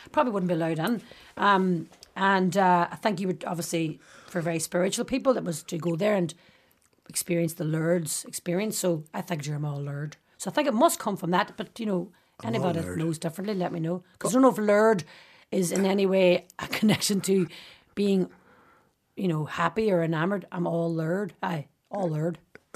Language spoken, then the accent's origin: English; Boston, Massachusetts, United States; And they're like, where are you girls from? We were like, we're from Boston.